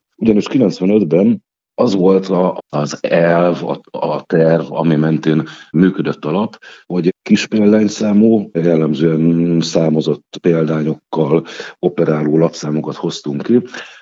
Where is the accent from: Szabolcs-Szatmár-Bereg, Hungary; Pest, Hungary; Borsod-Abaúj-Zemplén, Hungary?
Borsod-Abaúj-Zemplén, Hungary; Miskolc; leginkább miskolciként ismernek a nevezett irodalmi életben. Leginkább azért, mert ott születtem, a középiskola nagy részét ott végeztem, egyetemre is oda jártam